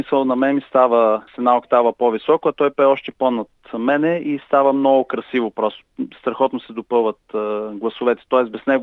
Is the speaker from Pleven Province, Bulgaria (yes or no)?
yes; Pleven, Pleven Province, Bulgaria; понеже аз съм си от Плевен